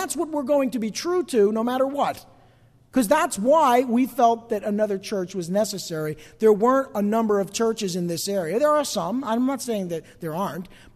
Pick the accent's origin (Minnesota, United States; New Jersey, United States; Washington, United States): New Jersey, United States; East Rutherford; You know, I grew up in East Rutherford.